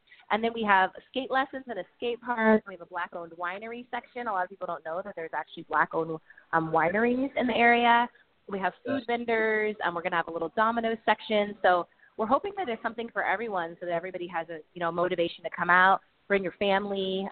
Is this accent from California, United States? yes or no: yes; California, United States; I'm a millennial and I'm a woman and, you know, I'm Californian